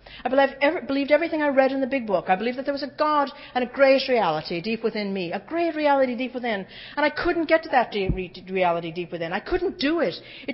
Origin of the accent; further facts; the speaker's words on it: Ireland; I'm Irish. It was St. Patrick's Day, you know, yesterday